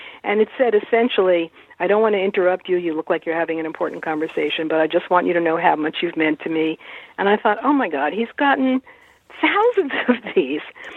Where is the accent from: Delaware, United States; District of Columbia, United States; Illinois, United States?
District of Columbia, United States; Washington; I grew up in a very left family, and I grew up in Southeast Washington, D.C.